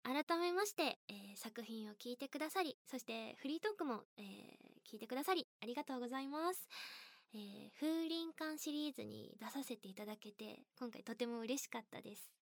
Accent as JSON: {"language": "Japanese", "region": "Kyushu", "country": "Japan", "said": "私自身も九州の方出身で、わかるわかると、とっさにたまにね、方言出たりする時あるんですよ。"}